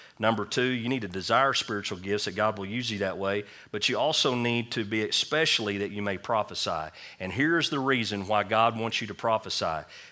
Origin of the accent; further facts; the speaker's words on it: Leedy, Oklahoma, United States; So I'm driving from Elk City to Camargo, driving through Leedy, which is my hometown where I grew up at and went to school at, driving through here